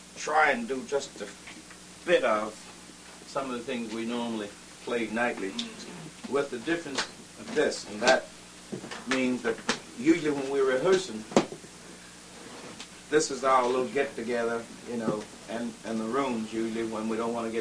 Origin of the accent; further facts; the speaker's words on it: Mississippi, United States; maybe it's because because I'm from Mississippi and they're trying to help me out.